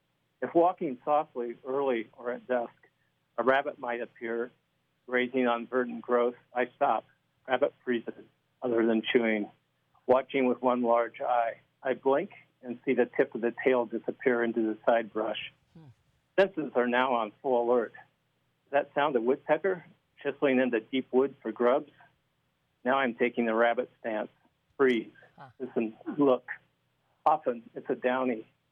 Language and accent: English; Oregon, United States; Well, I think growing up in Oregon, you know, we're just surrounded by incredible nature all the time.